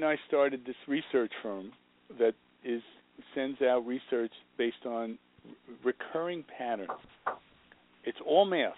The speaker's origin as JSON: {"language": "English", "town": "Bronx", "region": "New York", "country": "United States", "tie": "born or raised there", "said": "I grew up in the Bronx watching Mickey Mantle and the Yankees and Roger Maris, 1961."}